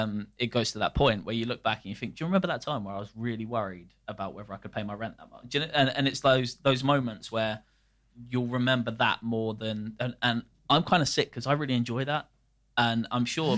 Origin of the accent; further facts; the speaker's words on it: United Kingdom; And I think the thing that we probably emphasize as a British culture is that failure is not acceptable.